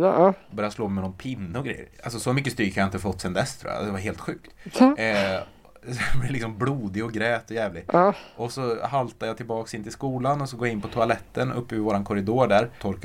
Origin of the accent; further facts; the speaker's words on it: Sunne, Värmland, Sweden; Jag gick alltid och skämdes över min mamma när vi gick runt på gatan hemma i Sunne.